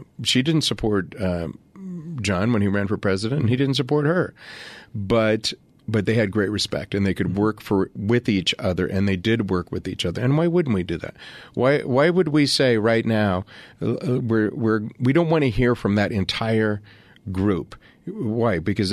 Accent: Mesa, Arizona, United States; I grew up in Mesa. Okay, so I've been lucky enough to be part of the LDS community my entire life without being LDS.

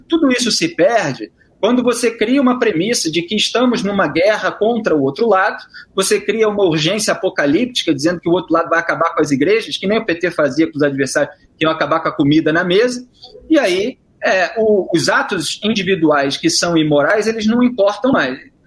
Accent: Rio de Janeiro, Brazil; eu, que sou carioca do Rio de Janeiro

